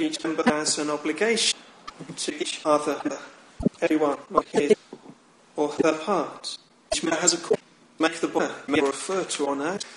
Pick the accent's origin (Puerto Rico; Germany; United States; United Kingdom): United Kingdom; England; As proud English people, we don't very independently much